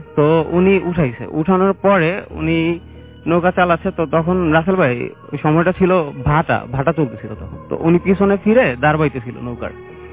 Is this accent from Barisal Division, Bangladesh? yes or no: yes; Barisal, Barisal Division, Bangladesh; আমি এসেছি বরিশাল থেকে।